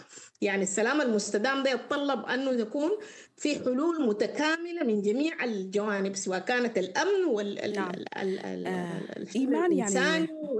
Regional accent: Sudan; ونحن كشعب سوداني لا نرغب في أن نحكم بواسطة ميليشيات ولا بواسطة العسكر

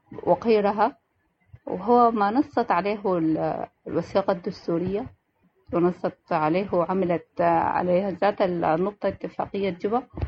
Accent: Sudan; لتحقيق العدالة بعد الانتقال من نزاع أو قمع، كما كان موجود عندنا في السودان

